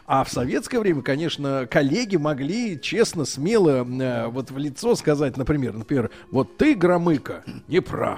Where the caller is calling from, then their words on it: Sochi, Krasnodar Krai, Russia; Вот только из-за того, что у меня сейчас короткие руки, и я не могу из Сочи дотянуться до вашего горла.